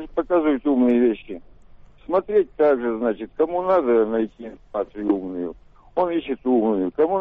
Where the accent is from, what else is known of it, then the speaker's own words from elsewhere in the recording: Ukraine; now in Yekaterinburg, Russia; Вот я украинец, перемещенное лицо